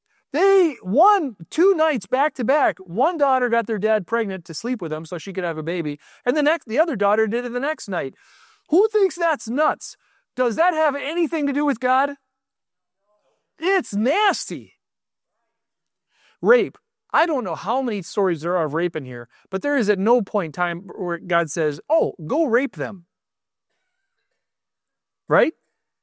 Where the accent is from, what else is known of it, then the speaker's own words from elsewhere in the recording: Alaska, United States; I grew up in Alaska. That was my place. And in winters were long.